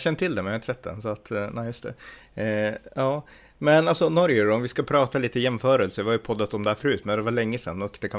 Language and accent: Swedish; Norrland, Sweden; jag är ju från norra Sverige, Norrland, och när jag växte upp här uppe, för, jag menar, när jag var barn för 30 år sedan liksom